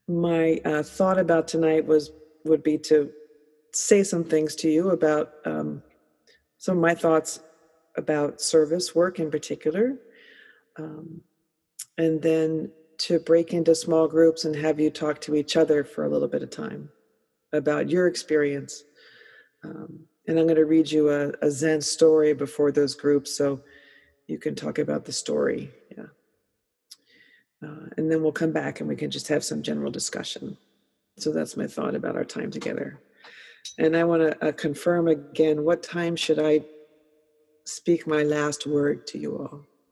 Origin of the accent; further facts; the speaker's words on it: New Jersey, United States; So I grew up in New Jersey. If you've seen The Sopranos, those are my people.